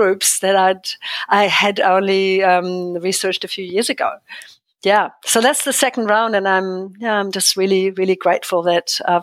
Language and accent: English; Germany; English is a second language; moved away as an adult; all these years as an immigrant, always, you know, feeling maybe I'm a bit different. I'm more direct. I come from Germany.